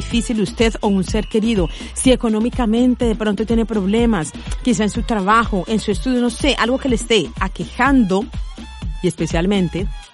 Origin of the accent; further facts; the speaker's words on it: Colombia; born there; pero yo nací en Colombia. No nací en Venezuela, nací en Colombia